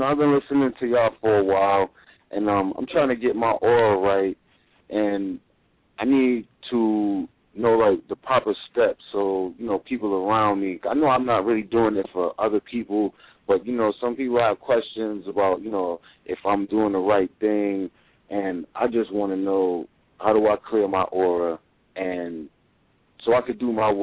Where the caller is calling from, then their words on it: Hartford, Connecticut, United States; I'm calling from Hartford.